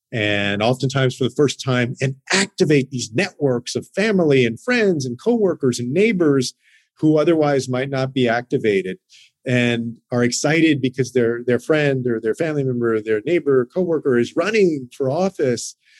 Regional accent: Texas, United States; including in my home state of Texas.

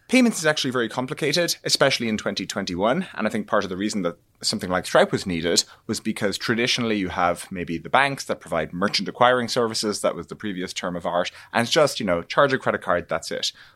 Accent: Ireland; I grew up in Ireland. And not only did I grow up in Ireland, I grew up in Ireland during the 1990s.

